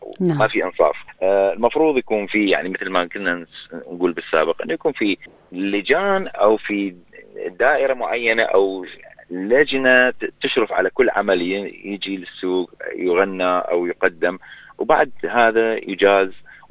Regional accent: Iraq; accent: Iraqi; غير أنه لهجتي الأصلية العراقي اللي هي لهجة بالغناء متفرعة وفيها كثير من الألوان الشعبي والبدوي

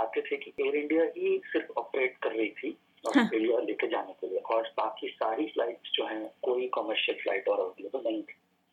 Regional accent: Faridabad, Haryana, India; मेरा home town Faridabad में है, मैं पेरेंट्स के साथ रहूंगा

